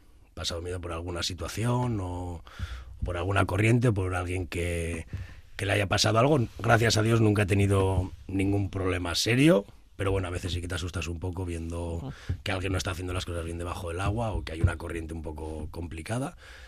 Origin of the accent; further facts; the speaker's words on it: Vitoria, Basque Country, Spain; Coño, yo también soy de Vitoria